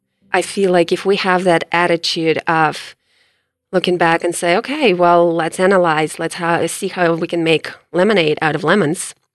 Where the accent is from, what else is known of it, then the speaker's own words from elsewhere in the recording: Ukraine; English is a second language; moved away as an adult; now in United States; I came to America from Ukraine in 1997, in August of 1997. So I just celebrated my 20th anniversary here.